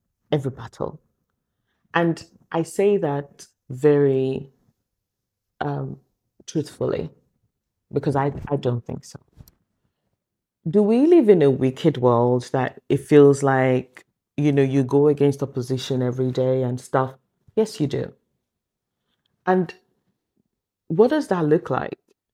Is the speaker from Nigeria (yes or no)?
yes; Nigeria; I don't know. I grew up in Nigeria, right?